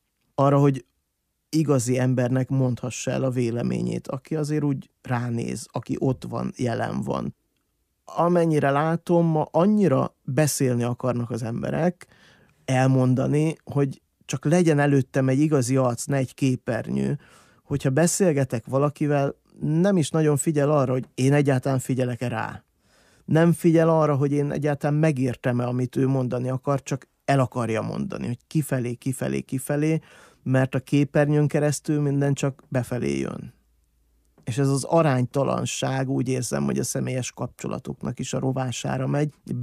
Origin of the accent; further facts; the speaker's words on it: Bükkzsérc, Borsod-Abaúj-Zemplén, Hungary; én faluról jöttem, Bükzsércről